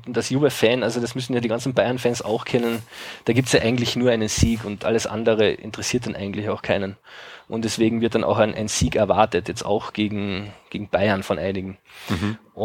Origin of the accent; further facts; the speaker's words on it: Austria; Also zumindest in den italienischen Medien und bei uns in Österreich, also wie es in Deutschland da jetzt direkt war